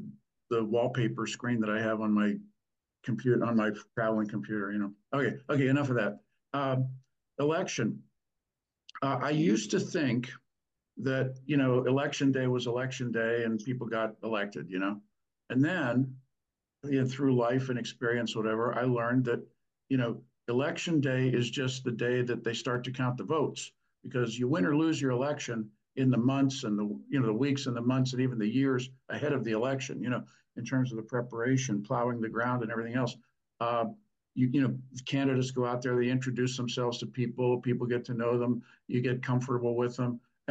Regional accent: Pennsylvania, United States; I mean, I'm from Pennsylvania. Don't tell me about midnight ballots.

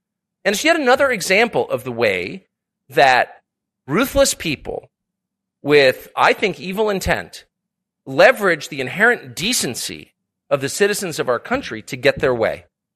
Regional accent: United States; It's shameful to me as an American.

